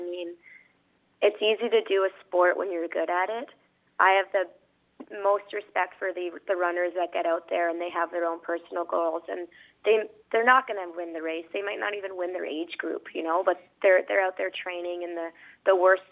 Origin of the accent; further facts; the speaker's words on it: Canada; because I'm Canadian, I don't really get to join in many of them.